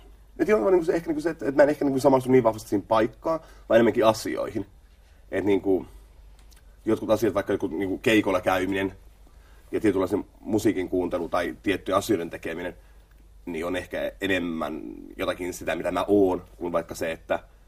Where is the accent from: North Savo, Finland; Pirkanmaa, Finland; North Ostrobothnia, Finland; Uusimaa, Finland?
North Savo, Finland; Kuopio; Mutta en mä sanoisi, että mä oon kuopiolainen, mutta sanoisin, että mä oon eniten Kuopiosta kotoisin. Siellä mä oon käynyt mun lukion.